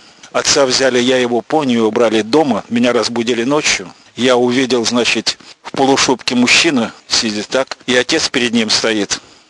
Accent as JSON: {"language": "Russian", "region": "Saint Petersburg", "country": "Russia", "tie": "born or raised there", "said": "Я ахтянин, родился здесь на Пороховых, всю жизнь прожил на Ржевке."}